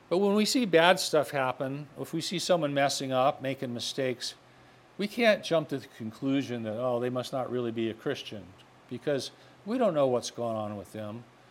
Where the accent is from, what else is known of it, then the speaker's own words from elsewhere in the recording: United States; I'm an American, and I'm very glad to be an American.